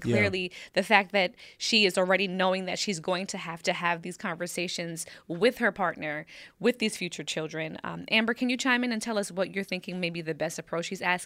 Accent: Jamaica; I'm Jamaican. Yadi. Link up. I am Jamaican and my wife is white Caucasian.

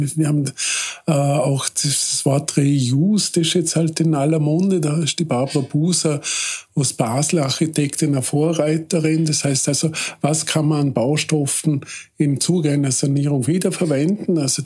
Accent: Vorarlberg, Austria; also born or lived in Vienna; wir waren dann an Orten, die ich als Vorarlberger leider nicht gekannt habe.

